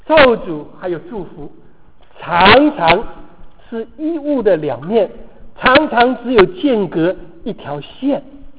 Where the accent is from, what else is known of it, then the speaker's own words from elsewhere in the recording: Taiwan; born there; 我可能在逃难的路上我妈妈怀了我还是怎么样，所以到了台湾，我1950年就生下来